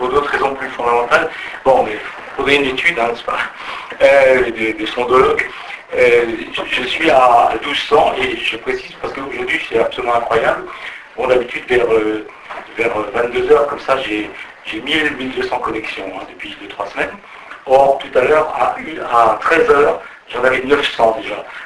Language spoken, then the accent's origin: French; Grand Est, France; parce qu'on est plutôt du Bas-Rhin que du Haut-Rhin